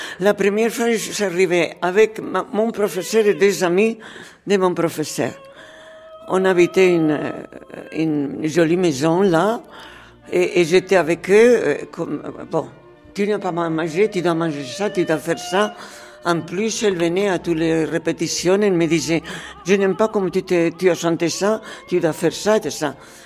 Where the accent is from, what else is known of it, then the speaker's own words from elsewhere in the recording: Madrid, Community of Madrid, Spain; born there; French is a second language; Je suis née à Madrid en 16 mars 1933.